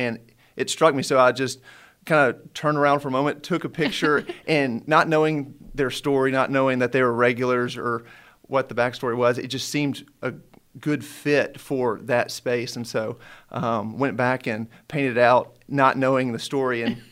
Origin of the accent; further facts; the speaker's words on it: Memphis, Tennessee, United States; Yeah, and growing up in Memphis, like, I think at some point in time, every kid's like, "I want to get out," and stuff like that.